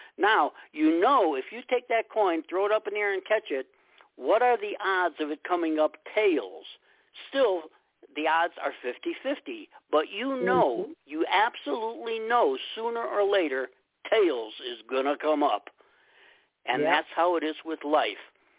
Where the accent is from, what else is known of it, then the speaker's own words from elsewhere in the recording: Chicago, Illinois, United States; You know, I'm from Chicago, the Chicago area